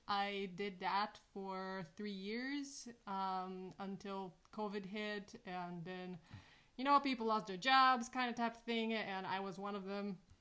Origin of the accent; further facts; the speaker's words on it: Bulgaria; now in United States; I am originally from Bulgaria. I came to the States 2005, so I've been here for a little while.